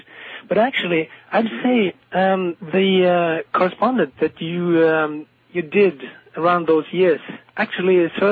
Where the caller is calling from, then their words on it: Trondheim, Trøndelag, Norway; calling from Trondheim in Norway.